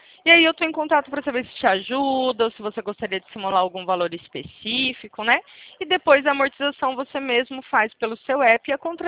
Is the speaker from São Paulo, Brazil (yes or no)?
yes; Presidente Prudente, São Paulo, Brazil; Eu sou aqui de Presidente Prudente